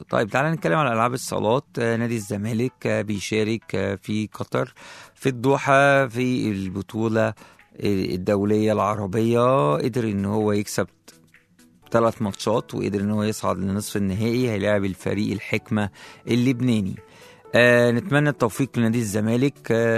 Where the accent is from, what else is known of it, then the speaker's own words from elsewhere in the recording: Egypt; فريقنا بقى اللي احنا بنشجعه كلنا كمصريين، فريق ليفربول